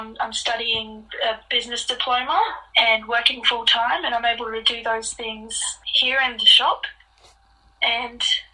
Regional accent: New South Wales, Australia; now in Perth, Australia; I'm a Gimilaroi woman, Nyambawawan, from Gimilaroi country, over east. And my family and I, we moved here about 4 years ago

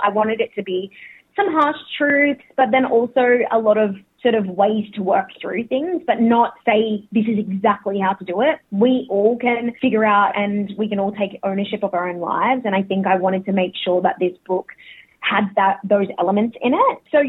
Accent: Brisbane, Queensland, Australia; now in Sydney, Australia; Born and raised in Meanjin, Brisbane, but I've been living here in Gadigal country down in Sydney for, I don't know, maybe the last 5 or so years.

